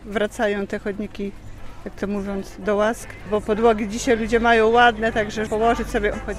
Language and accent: Polish; Łapy, Podlaskie Voivodeship, Poland; Przyjechałam z Łap.